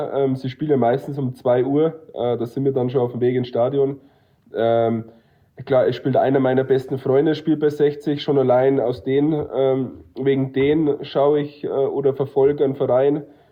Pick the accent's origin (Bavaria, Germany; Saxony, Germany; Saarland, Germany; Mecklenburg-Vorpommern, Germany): Bavaria, Germany; ich komme aus der Nähe von München